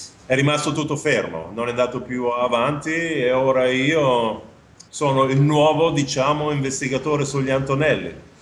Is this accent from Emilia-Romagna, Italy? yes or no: yes; Riccione, Emilia-Romagna, Italy; Anche l'orgoglio mio come romagnolo, nato a Riccione, vicino a Gatteo